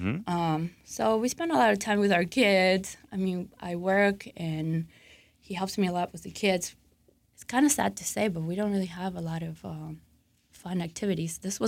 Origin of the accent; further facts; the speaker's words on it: Argentina; I'm originally from Argentina.